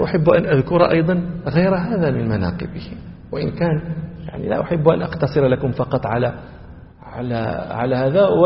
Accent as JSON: {"language": "Arabic", "country": "Morocco", "said": "البرد عندنا في المغرب يكون البرد شديدا"}